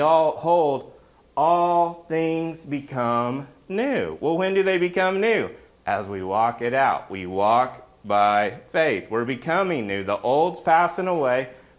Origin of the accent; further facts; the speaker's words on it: Oklahoma, United States; I'm from Oklahoma.